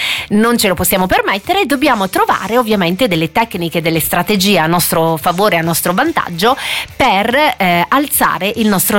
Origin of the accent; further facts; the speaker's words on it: Aosta Valley, Italy; born there; io comunque sono nata a dicembre in Valle d'Aosta